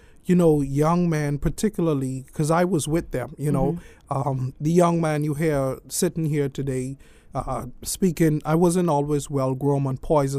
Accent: United States; Well, growing up in Bainbridge Grahamstown, mm-hmm. I didn't really have a lot of local community influences that live within the community.

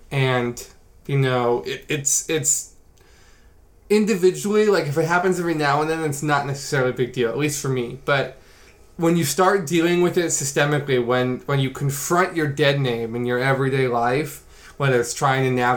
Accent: California, United States; I am a trans woman, so I'm 23 years old. I was born and raised in California.

